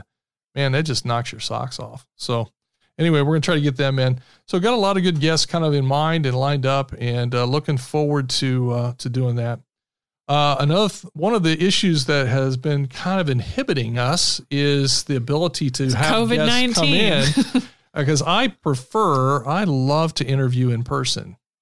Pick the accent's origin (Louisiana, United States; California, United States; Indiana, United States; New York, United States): Indiana, United States; Muncie; We were planning to make a trip to my hometown. Big fancy Muncie, Indiana